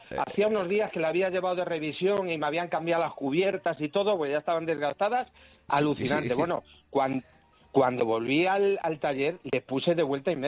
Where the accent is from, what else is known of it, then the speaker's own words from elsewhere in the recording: Astorga, Castile and León, Spain; soy motero de toda la vida, ya soy mayorcito, pero me ocurrió, mira, yo soy de Astorga